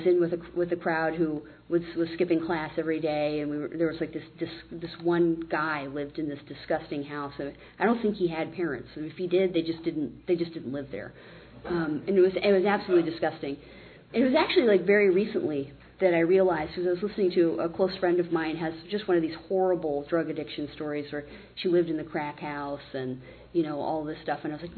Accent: Arlington, Virginia, United States; partially because I never left Arlington. I grew up in Arlington, Virginia.

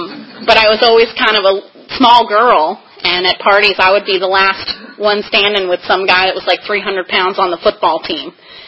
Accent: Virginia Beach, Virginia, United States; And I grew up in Virginia. I was born in Northern Virginia, raised in Virginia Beach.

